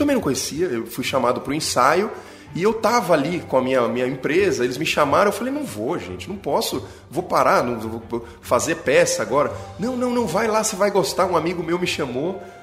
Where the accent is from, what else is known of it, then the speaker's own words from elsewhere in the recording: São Paulo, Brazil; eu sou nascido e criado em São Paulo, na megalópole, no meio da floresta de prédios aqui, e fui morar no campo, fui morar num lugar onde eu não tinha vizinho, fui morar dentro do Parque Estadual ali, que você conhece bem, em Campos do Jordão, e morei lá durante um ano